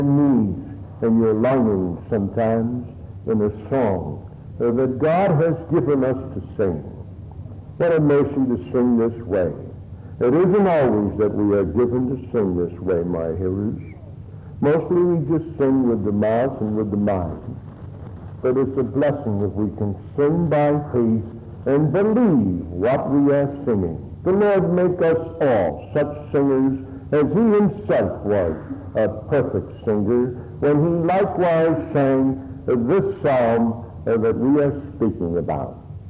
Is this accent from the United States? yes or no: yes; Harlem, New York, United States; I was brought up in the Harlem